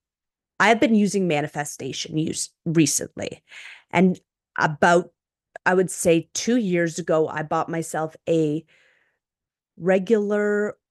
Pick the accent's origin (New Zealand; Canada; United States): Canada; I know I'm Canadian, so I have no opinion in that.